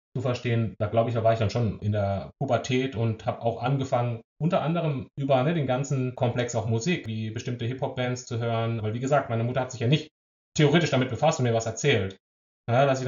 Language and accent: German; Baden-Württemberg, Germany; ich bin am Fuße des Schwarzwalds groß geworden.